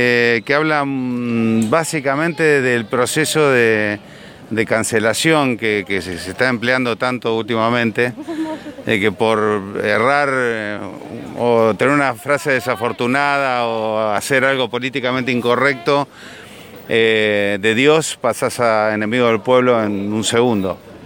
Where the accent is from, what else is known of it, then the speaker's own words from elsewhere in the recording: Inriville, Córdoba, Argentina; me han contado de mi infancia, de mi familia en Inriville.